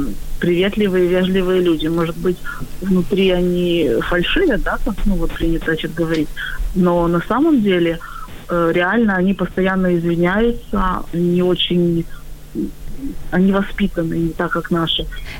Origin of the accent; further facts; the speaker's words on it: Odesa, Odesa Oblast, Ukraine; я з Одеси.